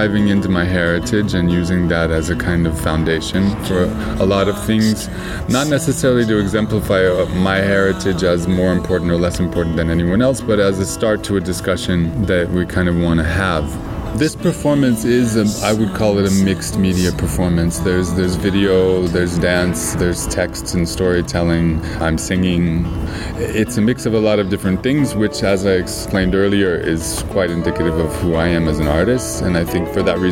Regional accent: United States; now in Belgium; I'm an American-Belgian artist, I would say. I've been living in Belgium for over 25 years in the Marolles, so I consider myself Bruxellois.

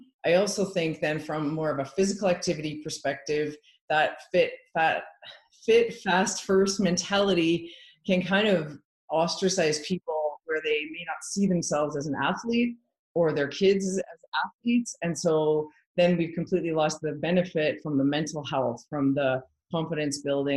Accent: Edmonton, Alberta, Canada; I grew up in Edmonton, Alberta.

